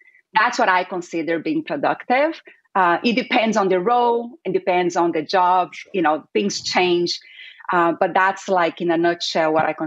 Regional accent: Brazil; now in United States; It is Italian, but I am originally from Brazil. I've been in the U.S. for more than 20 years.

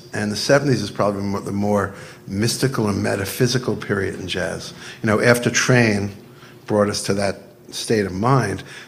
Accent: New York, United States; I grew up in Long Island.

